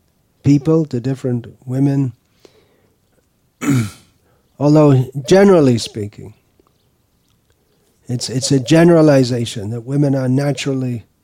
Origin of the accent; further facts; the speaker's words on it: Detroit, Michigan, United States; well, we're from Detroit, that thing, kind of things. We grew up with that.